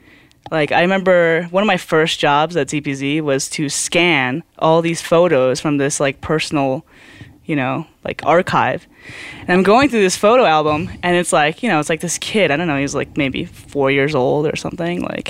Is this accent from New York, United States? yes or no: yes; New York City, New York, United States; I mean, it's like every, I mean, you know, I grew up in New York. It's like, I'd never seen a moose